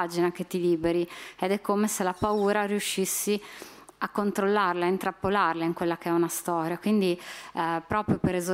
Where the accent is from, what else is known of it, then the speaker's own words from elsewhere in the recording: Emilia-Romagna, Italy; il mio paesino è in questo triangolo delle Bermuda fra Camposanto, Mortizuolo e Fossa